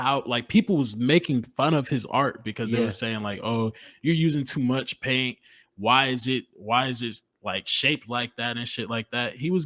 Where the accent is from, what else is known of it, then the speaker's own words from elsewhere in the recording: Colorado, United States; I'm from Colorado.